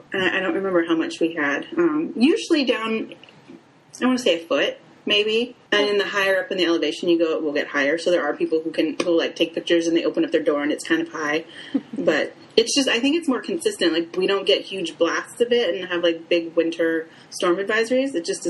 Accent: California, United States; moved away; also born or lived in Juneau / Chicago; because there's nothing to do because I came from California.

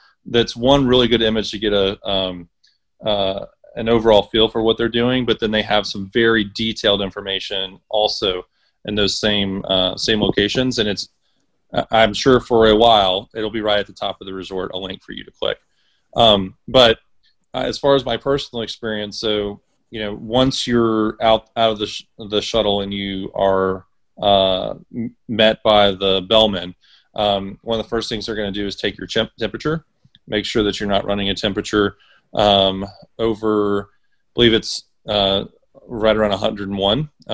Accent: Texas, United States; I'm a Texan

